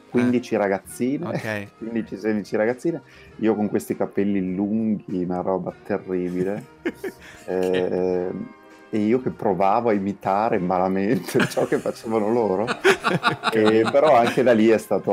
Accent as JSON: {"language": "Italian", "town": "Verona", "region": "Veneto", "country": "Italy", "tie": "born there", "said": "mi ha portato per la prima volta nella mia città natale, a Verona"}